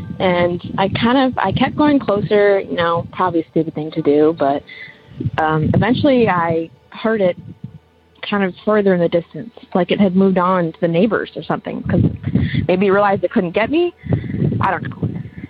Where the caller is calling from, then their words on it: Eugene, Oregon, United States; I'm from Eugene, Oregon.